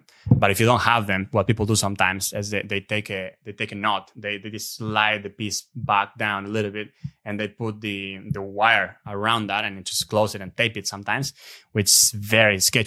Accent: Argentina; English is a second language; now in Australia; And I'm from Argentina as well.

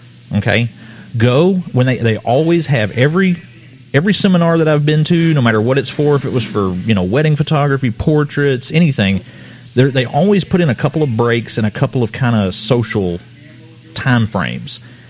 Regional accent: Oklahoma City, Oklahoma, United States; you see somebody else from, I mean, Oklahoma City, and you go, hey, I'm from Oklahoma City too.

